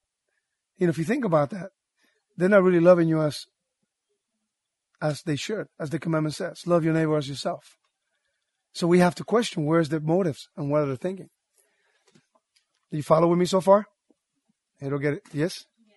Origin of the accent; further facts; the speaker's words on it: Puerto Rico; English is a second language; Because I'm from Puerto Rico. I speak Spanish.